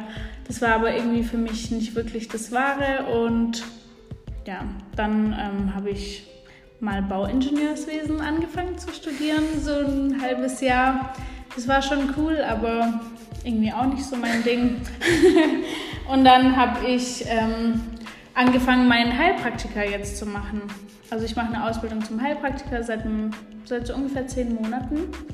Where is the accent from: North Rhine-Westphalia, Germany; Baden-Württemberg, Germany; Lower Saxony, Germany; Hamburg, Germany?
Baden-Württemberg, Germany; Stuttgart; meine Mutter wohnt hier bei mir in Stuttgart. Also ich komme auch aus Stuttgart gebürtig, habe schon immer hier gewohnt, direkt in Stuttgart-Mitte.